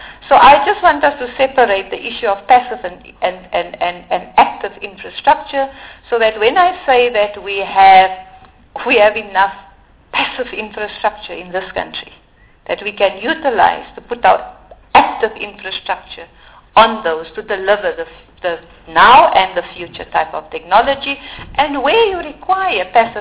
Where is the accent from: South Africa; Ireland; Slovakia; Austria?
South Africa; I'm now just talking as a South African, a normal South African